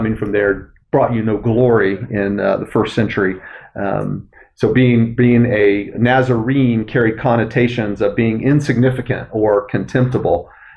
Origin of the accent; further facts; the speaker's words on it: Deep South, United States; You know, I'm from the Deep South, and sometimes people, you know, dump on Southerners and think we're hicks.